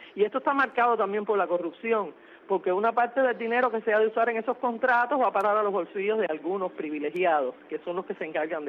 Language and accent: Spanish; Havana, Cuba; born there; soy habanera de cuna, y por supuesto tengo un amor muy profundo por mi ciudad